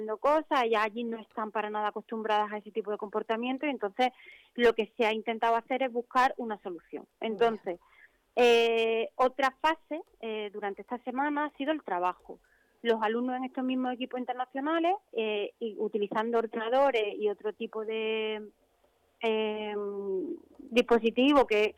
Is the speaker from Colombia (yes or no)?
no; Cádiz, Andalusia, Spain; yo es que soy de Cádiz, en Cádiz también se pone